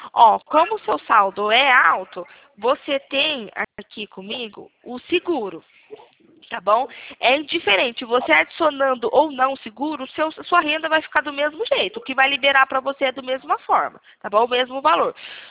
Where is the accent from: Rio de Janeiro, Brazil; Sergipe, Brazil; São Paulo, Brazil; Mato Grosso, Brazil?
São Paulo, Brazil; É, eu sou aqui do interior de São Paulo, perto de Campinas, conhece?